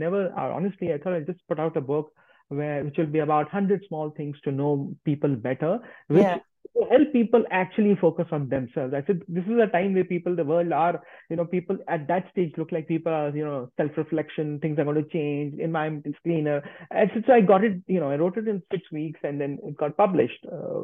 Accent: India; I was raised in India. My parents were spiritual.

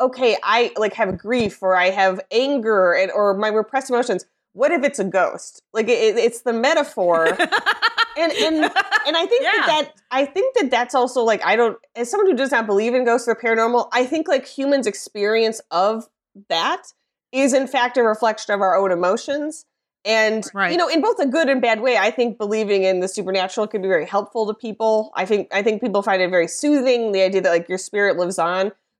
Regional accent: Midwest, United States; like being a Midwesterner, a woman, an American, you know, whatever, a Catholic, you're sort of compelled to be like, everything's fine

